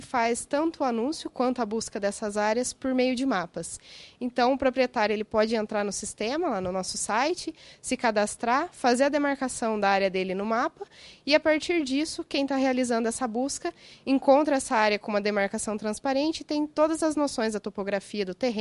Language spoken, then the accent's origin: Portuguese; Jacarezinho, Paraná, Brazil; De Jacarezinho, Paraná.